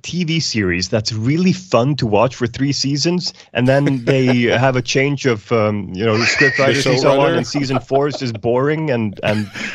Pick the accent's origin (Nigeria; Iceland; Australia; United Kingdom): Iceland; I mean, I'm from Iceland originally, and Iceland was the first Nordic country with a female head of state.